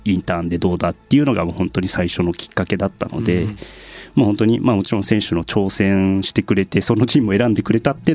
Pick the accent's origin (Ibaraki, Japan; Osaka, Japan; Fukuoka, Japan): Osaka, Japan; 私も関西大阪出身なので何か関わってみたいなっていう思いもありますし